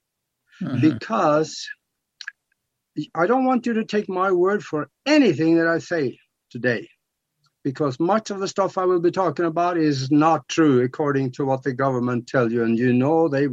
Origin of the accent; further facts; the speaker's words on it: Norway; I'm from Norway, so I've been following these guys.